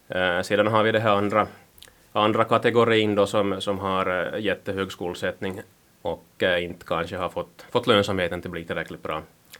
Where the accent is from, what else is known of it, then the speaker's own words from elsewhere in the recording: Pedersöre, Ostrobothnia, Finland; Jag kommer från Östensö i Pedersöre kommun.